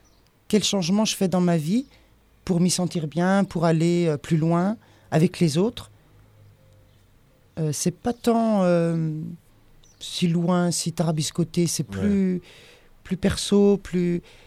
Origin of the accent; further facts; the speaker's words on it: Pays de la Loire, France; Je viens de Vendée